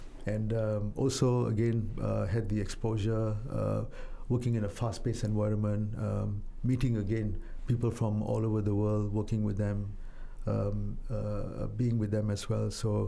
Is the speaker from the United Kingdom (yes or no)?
no; Malaysia; Because back in my home country before, I mean, we do actually celebrate all kinds of very diverse, celebrations.